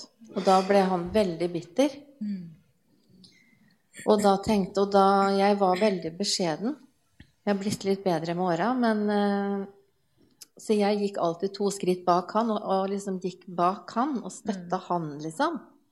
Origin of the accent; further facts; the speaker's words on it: Halden, Østfold, Norway; jeg er fra Halden.